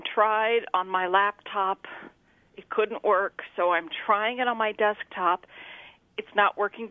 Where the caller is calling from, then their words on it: Queensbury, New York, United States; Queensbury